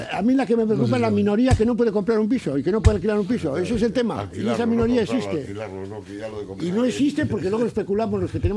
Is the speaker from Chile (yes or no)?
no; Ledesma, Castile and León, Spain; born there; Pues hombre, a ver, nací en Ledesma.